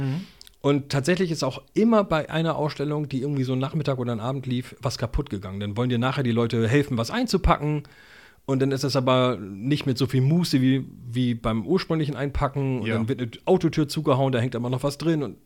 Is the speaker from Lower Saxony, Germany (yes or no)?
yes; Oldenburg, Lower Saxony, Germany; ich bin ja hier in Oldenburg geboren, aufgewachsen, nie weggezogen.